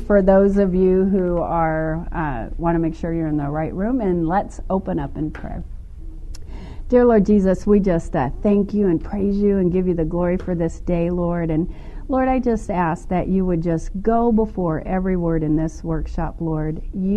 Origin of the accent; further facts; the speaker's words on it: Seal Beach, California, United States; as I was growing up in Seal Beach, I was riding my bike